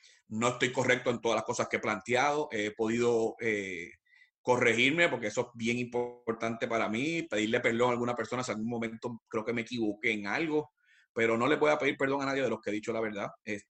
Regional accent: Puerto Rico; moved away; Yo soy puertorriqueño, espero poderme morir en mi país, disfrutar un retiro allá.

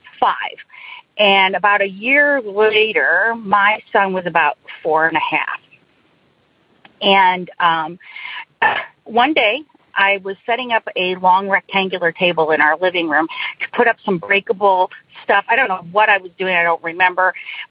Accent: Indiana, United States; I'm from Northern Indiana.

